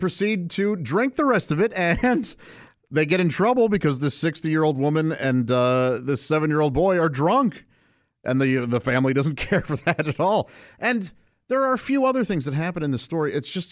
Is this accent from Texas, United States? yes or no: no; St. Louis, Missouri, United States; I grew up in St. Louis, Missouri, with my parents and three brothers. In a small house in the suburbs